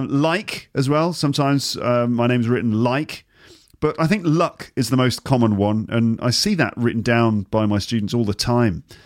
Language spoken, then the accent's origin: English; England, United Kingdom; also born or lived in London / Warwickshire; British English because I'm British. I grew up in England, in London and in the Midlands, in Warwickshire, not far from Stratford-upon-Avon, where Shakespeare was born. So I grew up in London and in the Midlands, and I speak a standard form of British English.